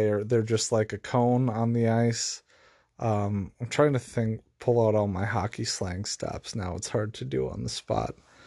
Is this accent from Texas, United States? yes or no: no; Minnesota, United States; And this might just be growing up in Minnesota